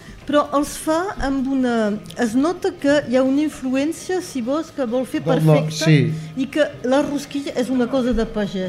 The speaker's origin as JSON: {"language": "Catalan", "region": "Occitania", "country": "France", "said": "Ah, sí, perquè jo sóc del Vallespí."}